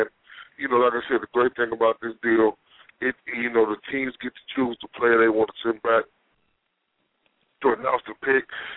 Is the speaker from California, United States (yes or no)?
no; Pine Bluff, Arkansas, United States; My grandma was born in Bastrop, and I'm from Pine Bluff, which is real close to that area.